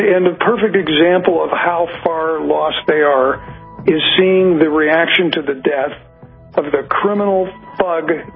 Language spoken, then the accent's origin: English; Chicago, Illinois, United States; because I'm from Chicago, where we know dead people vote.